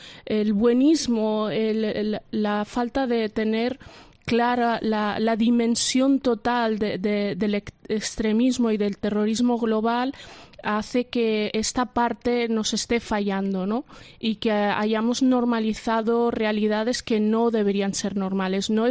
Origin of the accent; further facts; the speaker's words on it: Spain; como yo, somos muchos los españoles que somos un elemento positivo y de fuerza de nuestro país